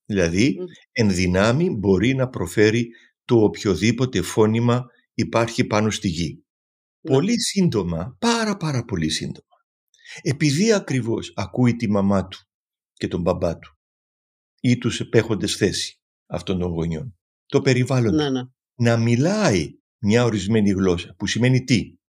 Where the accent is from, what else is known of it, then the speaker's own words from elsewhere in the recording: Athens, Attica, Greece; accent: Cypriot; Όντως δεν γεννήθηκε, όταν μεγάλωσα στην Αθήνα. Ακούγεται τραγουδιστή προφορά που οφείλεται στην καταγωγή μου, που είναι κυπριακή, όσο και δεν μιλάω κυπριακά, πάλι ακούγεται.